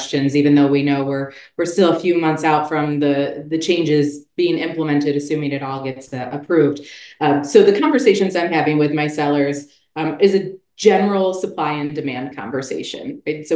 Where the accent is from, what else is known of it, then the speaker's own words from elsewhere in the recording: Buffalo, New York, United States; which is a nod to my hometown team, the Buffalo Bills